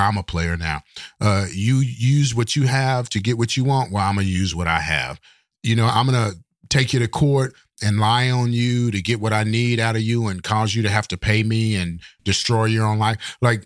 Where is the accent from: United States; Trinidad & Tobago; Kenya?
United States; Texas; Now I'm from Texas, man. So a lightning storm can bring with it tornadoes and really bad straight line winds.